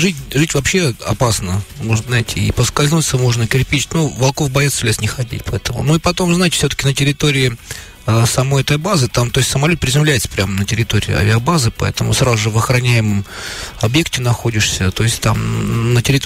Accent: Asbest, Sverdlovsk Oblast, Russia; И ко мне, например, даже два военнослужащих из моего родного города Асбеста подошло родом.

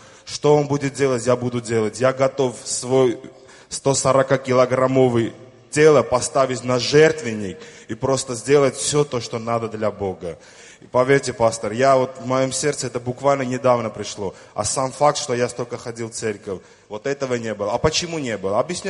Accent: Armenia; Ну, я армянин, для меня как-то, вот знаете, как армяне, гордый народ такой.

